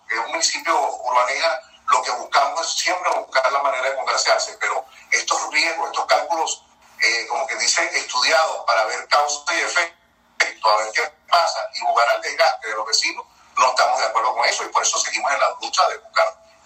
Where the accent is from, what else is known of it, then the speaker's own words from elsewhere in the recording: Lechería, Anzoátegui, Venezuela; Pero personas como nosotros, que somos de Lechería